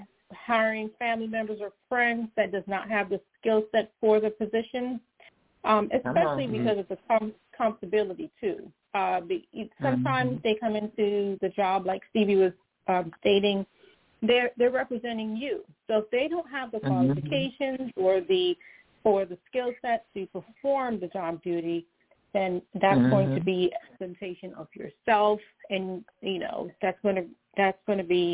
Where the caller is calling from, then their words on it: Fort Lauderdale, Florida, United States; in South Florida, Fort Lauderdale, Florida.